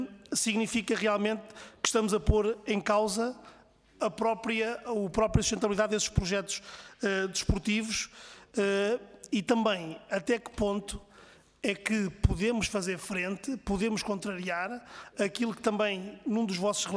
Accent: Portugal

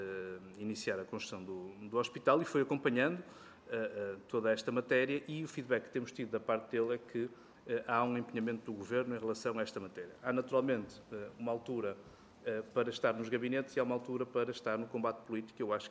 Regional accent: Barcelos, Braga, Portugal; Permitam-me, como barcelense

